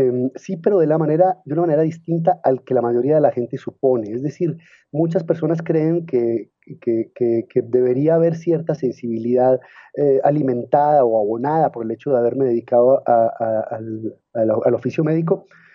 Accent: Medellín, Antioquia, Colombia; Yo crecí en la ciudad en la Medellín de la década de los años 80 y 90. Esa fue mi adolescencia.

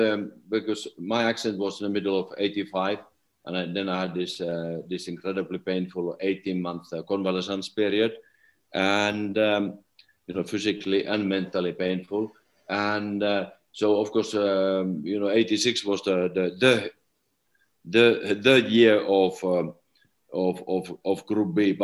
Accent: Tupovaara, North Karelia, Finland; born there; English is a second language; what about if I was born in Timbuktu instead of born in Tupovaara?

